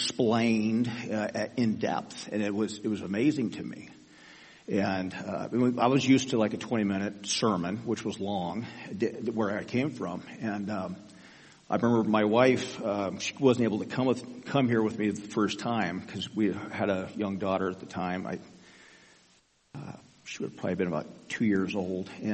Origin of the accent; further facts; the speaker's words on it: Brentwood, California, United States; We're from Brentwood originally, and then my wife and I went to college and at Cal State Hayward